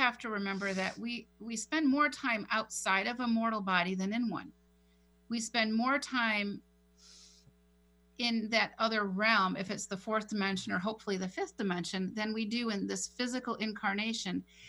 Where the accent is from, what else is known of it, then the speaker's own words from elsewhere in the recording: Rancho Bernardo, California, United States; Well, like in my, near my hometown in Rancho Bernardo